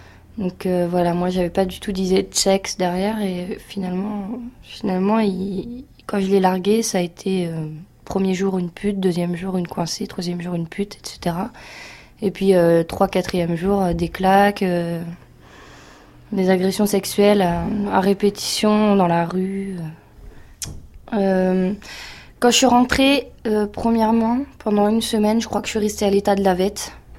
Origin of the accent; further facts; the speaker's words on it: Saint-Brieuc, Brittany, France; born there; now in Charenton, France; Et je viens de Saint-Brieuc à la base, donc je suis née là-bas, en Bretagne.